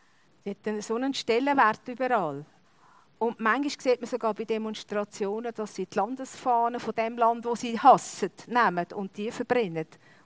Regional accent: Switzerland; Ich glaube, wir Schweizer sind eigentlich fast die Einzigen, die uns manchmal schämen für unsere Fahne.

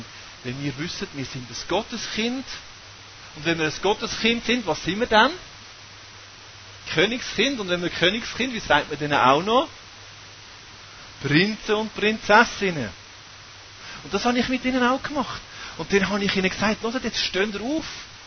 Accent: Norway; Ich bin halt Norweger, versteht ihr?

